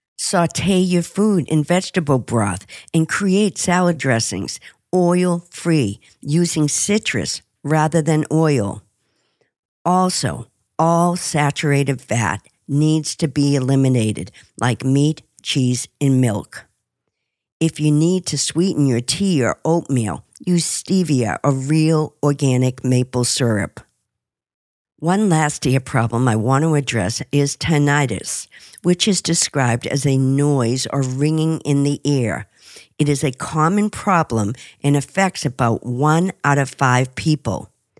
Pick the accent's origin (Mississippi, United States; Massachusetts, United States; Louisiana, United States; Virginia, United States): Massachusetts, United States; Boston; in my hometown of Boston at Brigham and Women's Hospital